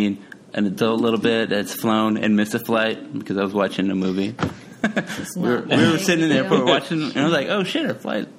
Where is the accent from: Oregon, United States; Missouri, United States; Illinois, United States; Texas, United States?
Texas, United States; I'm from Texas. I will not be trifled with.